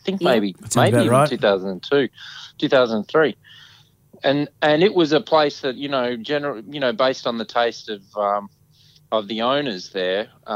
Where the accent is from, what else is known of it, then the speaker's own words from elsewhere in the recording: Warwick, Queensland, Australia; I lived in Brisbane for, you know, the better part of 10 years. Really, now that I think about it, like you said, I grew up in Warwick, which is only 2 hours away from Brisbane.